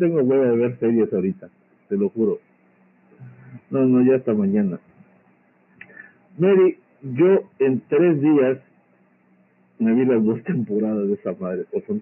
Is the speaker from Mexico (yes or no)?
yes; Guadalajara, Jalisco, Mexico; Es que yo sí soy tapatía